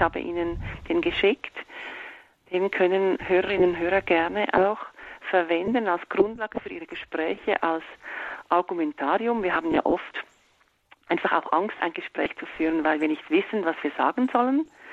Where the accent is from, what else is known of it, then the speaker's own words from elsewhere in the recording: Switzerland; Und ich sehe bei uns in der Schweiz, dass ich glaube, solange Eltern so angepasst sind, wir Schweizer sind tendenziell sehr angepasste Leute